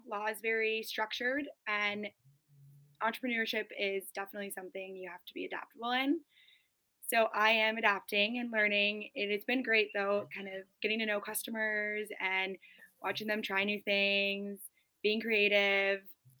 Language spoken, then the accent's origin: English; Hartland, Wisconsin, United States; I am from Heartland, which is a small little village.